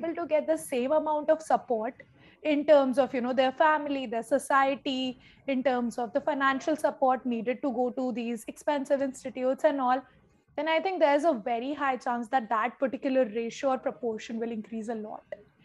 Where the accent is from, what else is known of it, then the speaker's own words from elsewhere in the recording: Jaipur, Rajasthan, India; So natively, I'm from Jaipur, but throughout my schooling, and you'll be surprised, I've studied in 8 different schools.